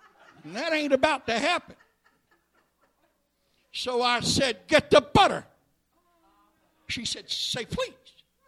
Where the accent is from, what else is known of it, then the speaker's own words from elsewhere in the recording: Canada; I'm a Canadian.